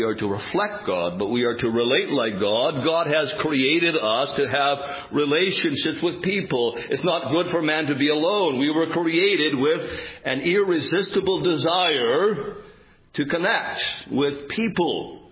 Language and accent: English; Canada